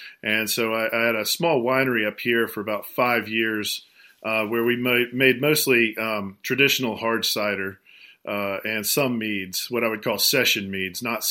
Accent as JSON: {"language": "English", "region": "Georgia", "country": "United States", "tie": "born or raised there", "moved": "as an adult", "said": "Yeah, I was born and raised in Georgia. Southerner by birth, got to move to New England about 11 years ago."}